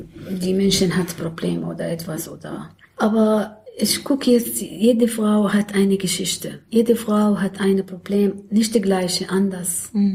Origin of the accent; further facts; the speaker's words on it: Syria; German is a second language; now in Berlin, Germany; Ich habe gesagt, ich komme aus Syrien.